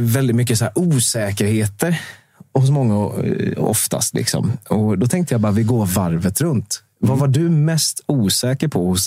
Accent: Småland, Sweden; Alltså, jag är ändå smålänning.

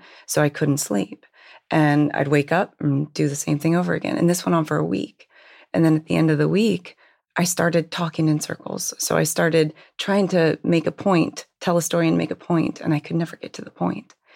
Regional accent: Hershey, Pennsylvania, United States; I actually grew up in Hershey, Pennsylvania.

